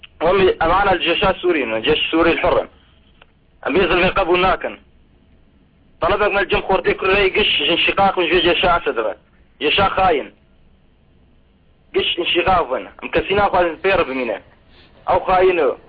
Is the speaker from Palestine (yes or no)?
yes; Gaza, Gaza Strip, Palestine; وأنا أساسا من غزة